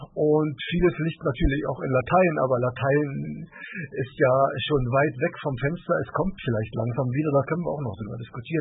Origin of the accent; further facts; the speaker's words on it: Germany; Wir sind Deutsche, wir wollen das erhalten.